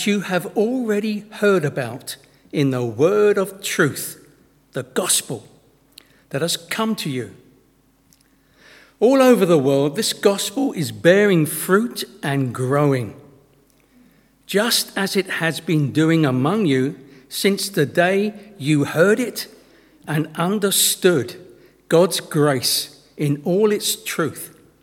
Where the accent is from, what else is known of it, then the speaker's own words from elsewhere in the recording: United Kingdom; But we're British, we can cope with the numbers.